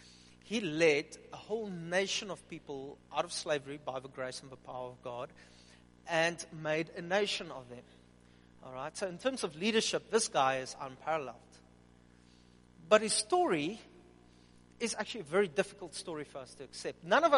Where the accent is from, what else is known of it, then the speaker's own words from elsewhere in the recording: Upington, Northern Cape, South Africa; I'm from Upington. Let me tell you, don't romanticize it.